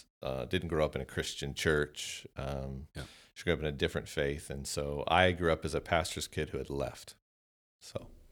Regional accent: Western United States, United States; now in Terre Haute, United States; We're Westerners. We grew up in the West. We're born and raised.

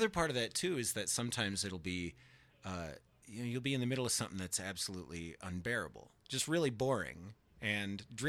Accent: Michigan, United States; No, I come from Michigan, which is basically a combination of Wisconsin and Canada.

